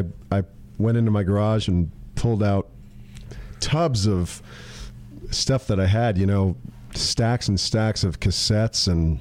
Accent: New Jersey, United States; also born or lived in California; I growing up in New Jersey, I knew of punk rock.

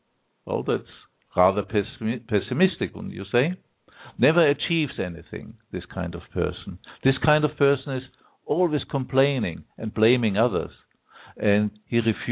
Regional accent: Austria; Originally, I'm from Austria, so not from Germany

